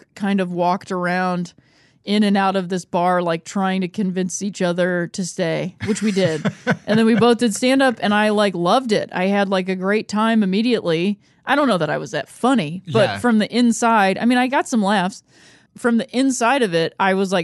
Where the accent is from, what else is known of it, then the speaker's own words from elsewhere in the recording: Akron, Ohio, United States; So I grew up in Akron, Ohio, and mm-hmm. Single mom, also lived with my grandparents.